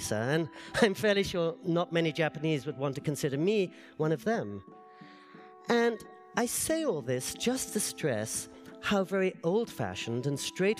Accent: England, United Kingdom; moved away as an adult; if where do you come from means where were you born and raised and educated, then I'm entirely of that funny little country known as England. Except I left England as soon as I completed my undergraduate education

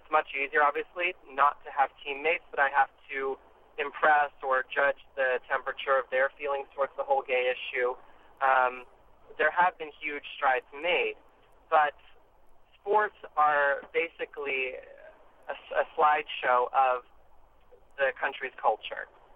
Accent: United States; Being an American, we have so many freedoms and so many things that we can

